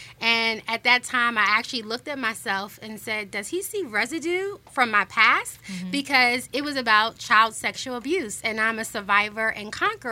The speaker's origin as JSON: {"language": "English", "region": "New York", "country": "United States", "moved": "as an adult", "said": "I moved here about a year ago. I'm originally from New York"}